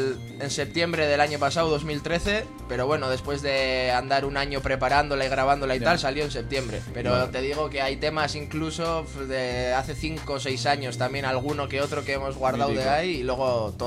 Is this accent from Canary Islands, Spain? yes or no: no; Zumárraga, Basque Country, Spain; el colectivo somos todos de Zumárraga